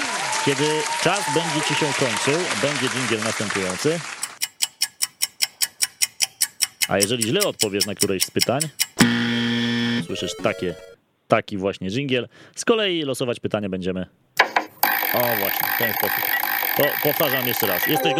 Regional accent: Kolo, Greater Poland Voivodeship, Poland; also born or lived in Konin; Jak jadę do koła, mówię, tutaj się wychowywałem

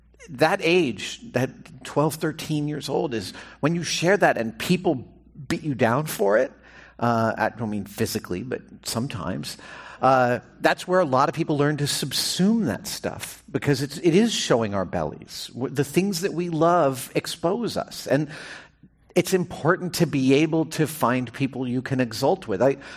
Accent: New York, United States; I grew up in New York, and I spent a lot of time living there, and Grand Central is one of my favorite buildings.

